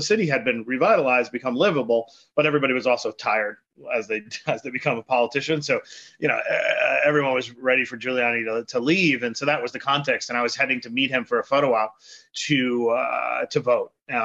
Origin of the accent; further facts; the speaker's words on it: Queens, New York, United States; now in New York City, United States; I'm a lifelong New Yorker, and I grew up in Queens, New York.